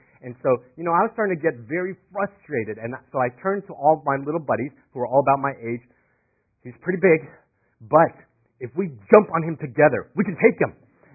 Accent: Florida, United States; now in California, United States; Some of you know that I didn't grow up in California. Actually, my early formative years, I grew up in Florida before my father passed away.

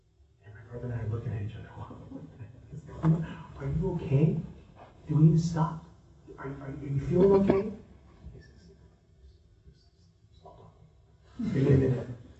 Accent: Los Angeles, California, United States; I was just new to the Bay Area. I grew up in Los Angeles. I was a freshman in Berkeley.

